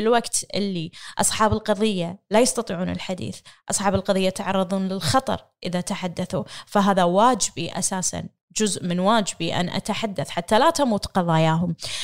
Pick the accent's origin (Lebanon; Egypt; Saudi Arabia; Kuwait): Kuwait; أنا شخص كامرأة كويتية أحمل جنسية الكويتية